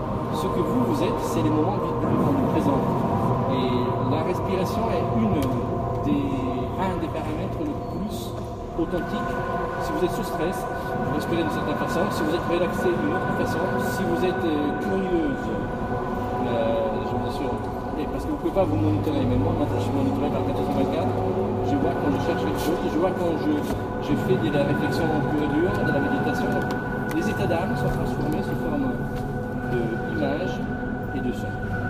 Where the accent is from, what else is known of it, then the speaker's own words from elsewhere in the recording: Italy; born there; French is a second language; je suis italien de naissance, d'où les fautes des Français.